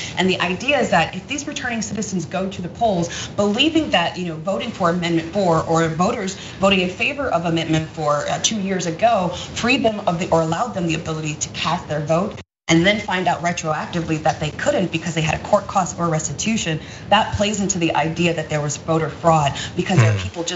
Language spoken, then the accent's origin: English; Wisconsin, United States; as we see the temperatures are already lowering in my hometown of Wisconsin